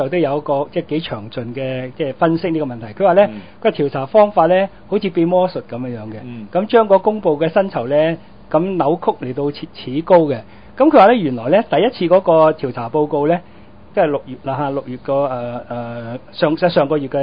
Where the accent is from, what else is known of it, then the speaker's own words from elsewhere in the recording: Hong Kong; 我哋作为一个香港人